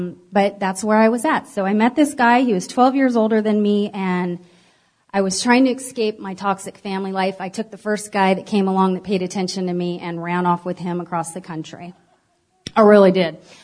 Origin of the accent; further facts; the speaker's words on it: San Francisco, California, United States; So I am from San Francisco, grew up in California.